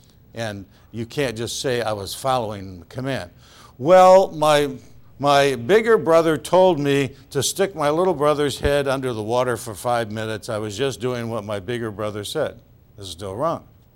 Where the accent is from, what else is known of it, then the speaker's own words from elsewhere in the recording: Detroit, Michigan, United States; And I was raised in Detroit, Michigan.